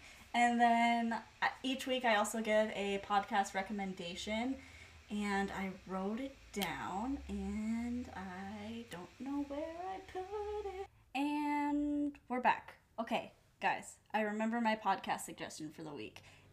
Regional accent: Washington, United States; And we are from Washington. There's lots of craft breweries around here.

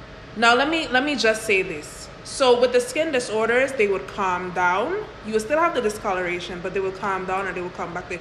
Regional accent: U.S. Virgin Islands; as great as it was growing up in the Virgin Islands

